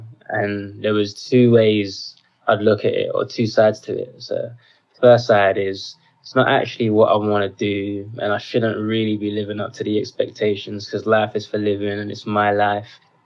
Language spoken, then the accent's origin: English; London, United Kingdom; I'm a rapper from East London. I was born and raised on a council estate in Custom House. And my parents came over to England from Ghana in their early 20s, and they had me and my younger brother in London. So we're first generation Brits.